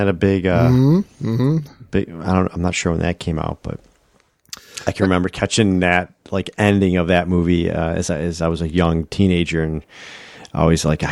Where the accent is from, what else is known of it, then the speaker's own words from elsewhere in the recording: Buffalo, New York, United States; See, I'm from Buffalo. And if you're not from New York or if you just say, oh, I am Buffalo, New York, people assume that you're by New York City. I am completely opposite side of the state, way opposite side.